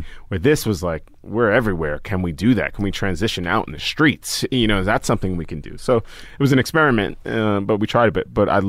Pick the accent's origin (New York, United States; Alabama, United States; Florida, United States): New York, United States; Staten Island; growing up in Staten Island